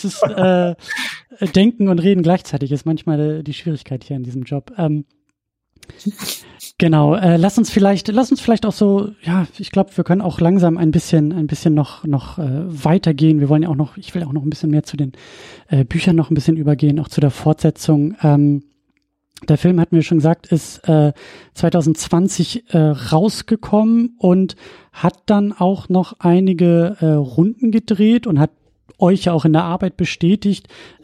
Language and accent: German; Northern Germany, Germany; Du kommst aus dem Norden, ich komme aus dem Norden.